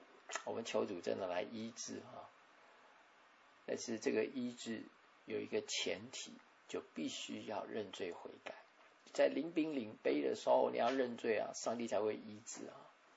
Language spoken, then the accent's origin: Chinese; China; 我们中国人就说，那糟糕，他不能够再回来变人类啊。